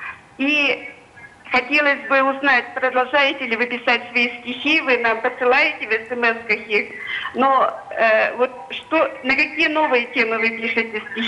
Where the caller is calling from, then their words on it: Izhevsk, Udmurtia, Russia; я с Ижевска, Удмуртия.